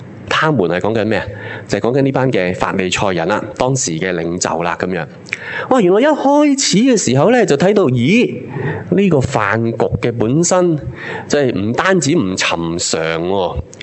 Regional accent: China; 其实呢作为中国人呢，民以咩食为天，系咪？

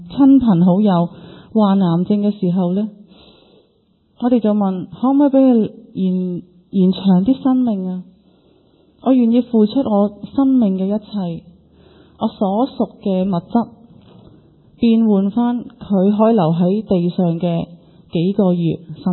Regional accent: Hong Kong; 我们香港人的生活很好，

